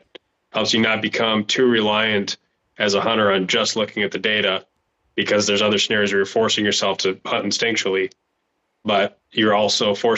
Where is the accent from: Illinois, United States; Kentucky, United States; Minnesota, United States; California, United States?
Minnesota, United States; if I'm hunting my home state, which is Minnesota